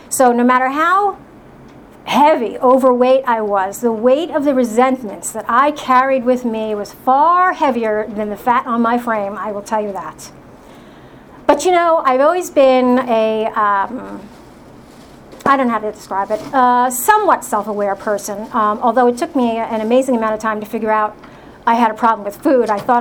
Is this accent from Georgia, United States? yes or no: no; New Jersey, United States; I'm born and bred in New Jersey. I grew up in an alcoholic household.